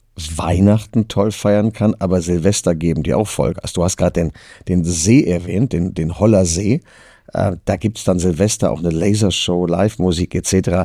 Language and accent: German; Düsseldorf, North Rhine-Westphalia, Germany; born there; now in Cologne, Germany; Ich bin ja hier in Köln das Schlimmste, was man sein kann, nämlich gebürtiger Düsseldorfer.